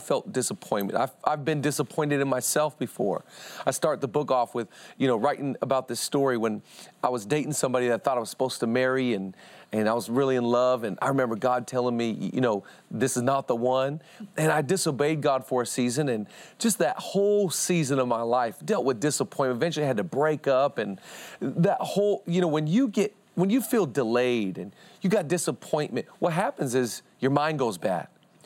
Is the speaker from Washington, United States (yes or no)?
yes; Seattle, Washington, United States; I mean, listen, I'm from Seattle. I'm a Seahawk fan.